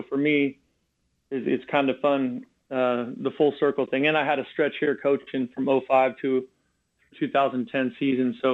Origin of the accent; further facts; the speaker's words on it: California, United States; I grew up in the Bay, and I went to St. Francis High School here.